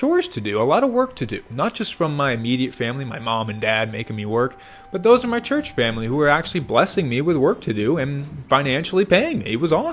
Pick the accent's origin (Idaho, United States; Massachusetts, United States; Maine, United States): Maine, United States; Lebanon; when I was growing up in Lebanon, Maine, which, contrary to belief, actually left me with quite a bit